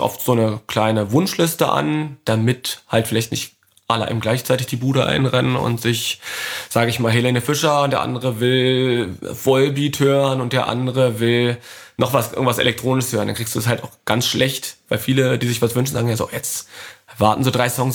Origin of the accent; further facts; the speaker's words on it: Berlin, Germany; und man ist mal als Berliner raus aus der Stadt